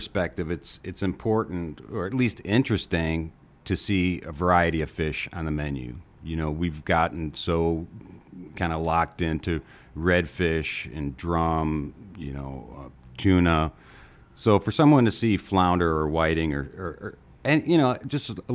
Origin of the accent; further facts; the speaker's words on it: Chicago, Illinois, United States; I'm from Chicago.